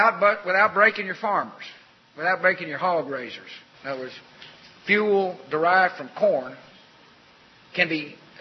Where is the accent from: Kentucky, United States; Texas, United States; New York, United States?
Texas, United States; I've got a few of them in my home state.